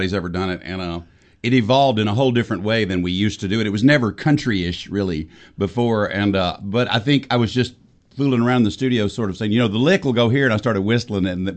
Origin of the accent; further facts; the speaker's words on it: Mississippi, United States; I had gone back to my hometown for a funeral.